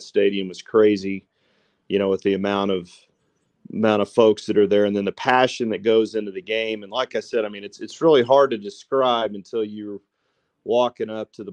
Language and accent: English; Texas, United States; You know, I grew up in West Texas, so we obviously that wasn't an option where I grew up.